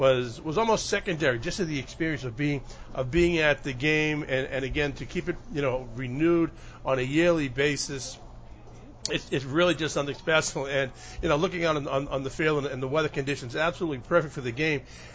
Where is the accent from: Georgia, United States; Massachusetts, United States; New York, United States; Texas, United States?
Massachusetts, United States; Lynn; I grew up in West Lynn, but didn't go to Classical.